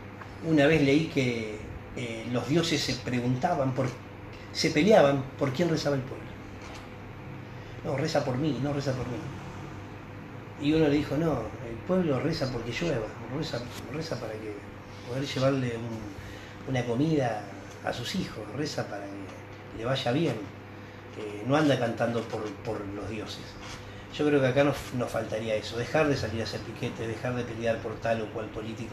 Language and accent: Spanish; Argentina; donde todos salimos hacia adelante, donde todos gritamos, donde todos somos argentinos.